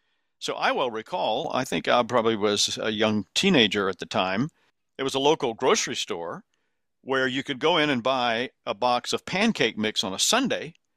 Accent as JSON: {"language": "English", "town": "Columbia", "region": "South Carolina", "country": "United States", "tie": "born or raised there", "said": "I had similar parallel things growing up in the Methodist Church in Columbia, South Carolina, where I'm from."}